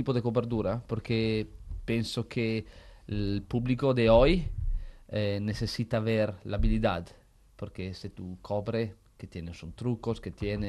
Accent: Italy; Spanish is a second language; Perdona mi español, porque yo soy italiano.

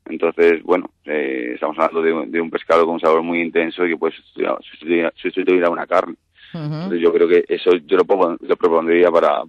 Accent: Valencian Community, Spain; Dicen que son de Villarreal, pero yo soy valenciano.

